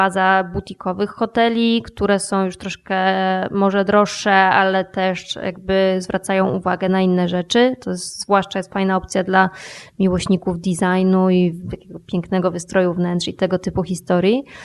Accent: Subcarpathian Voivodeship, Poland; Ja się urodziłam i wychowałam na Podkarpaciu i tak naprawdę realnie w dzieciństwie niewiele podróżowałam

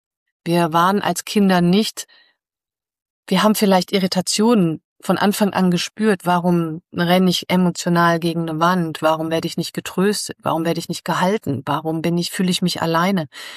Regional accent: Germany; Weil grundsätzlich finde ich auch, sind wir als Deutsche ein entwurzeltes Volk.

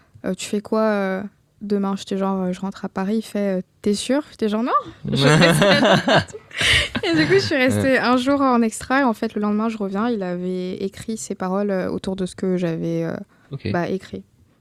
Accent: Gabon; parce que j'ai grandi au Gabon, on avait toute sa musique tout le temps.

